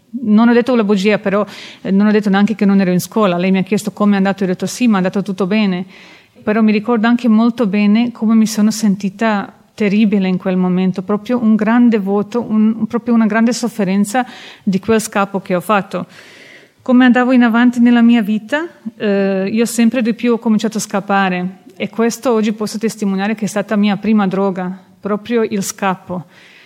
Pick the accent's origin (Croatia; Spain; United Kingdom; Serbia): Croatia; Italian is a second language; Come ho detto, sono della Croazia e con 7 anni è cominciata la guerra